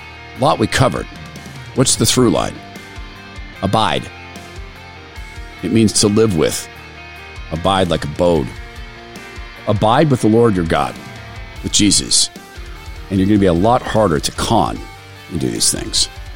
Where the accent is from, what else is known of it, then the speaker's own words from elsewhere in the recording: Spokane, Washington, United States; And I grew up in Spokane, Washington, and I had to ask my mom, why does she talk that way?